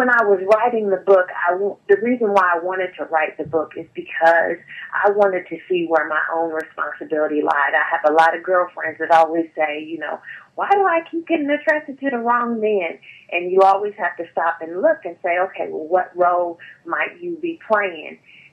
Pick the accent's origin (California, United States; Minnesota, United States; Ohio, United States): Ohio, United States; I grew up in Central Ohio area and started out after I graduated from Ohio State University